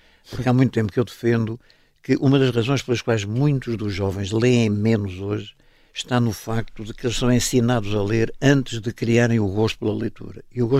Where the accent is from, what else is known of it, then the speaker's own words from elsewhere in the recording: Nazaré, Leiria, Portugal; muito pela terra onde nasci, a Nazaré, pelas circunstâncias de vida nesse tempo na Nazaré, que eram muitíssimo difíceis